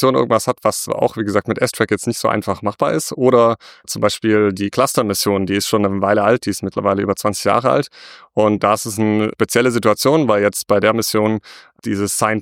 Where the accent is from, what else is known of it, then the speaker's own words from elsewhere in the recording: Stuttgart, Baden-Württemberg, Germany; Ich komme aus Stuttgart.